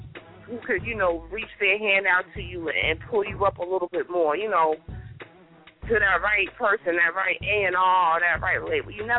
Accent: Brentwood, New York, United States; because we're from out here on Long Island. We're from Brentwood.

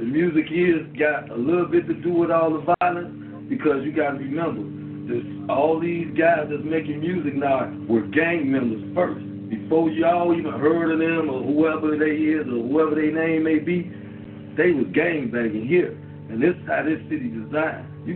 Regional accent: Illinois, United States; I'm from the South Side. I grew up, born, raised here.

